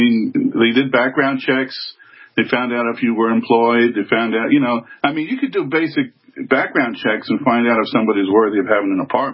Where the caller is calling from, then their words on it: Long Island, New York, United States; Yes, I'm from Long Island.